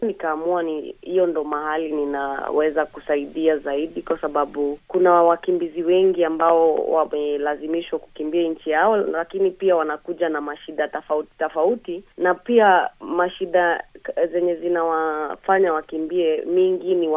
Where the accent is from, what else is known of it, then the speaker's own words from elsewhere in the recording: Samburu County, Kenya; born there; nimezaliwa mali inaitwa Samburu.